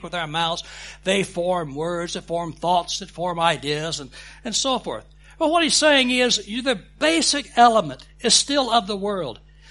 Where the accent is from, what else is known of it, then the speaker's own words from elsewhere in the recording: Texas, United States; and I'm, as a Texan, I can claim some Southern membership, okay?